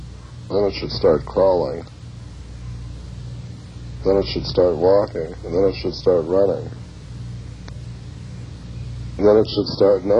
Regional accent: Glendale, California, United States; also born or lived in Mojave; I was born in Glendale, California, and I was a sculptor until I reached the age of 13.

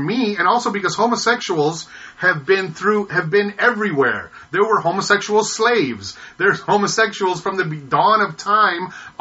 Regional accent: Michigan, United States; when I was studying Brotherhood Week growing up in Michigan and Black History Month

